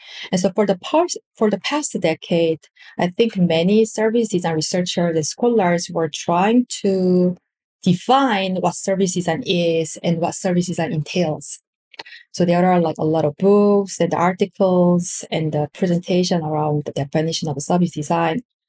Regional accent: South Korea; and I am originally from Korea.

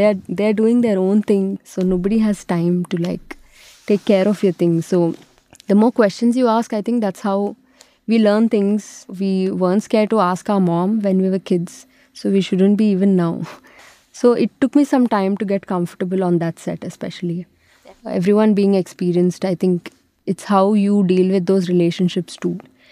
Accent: Nizamabad, Telangana, India; So that happens to be my hometown, and it got things a little more simpler for me because I have relatives there

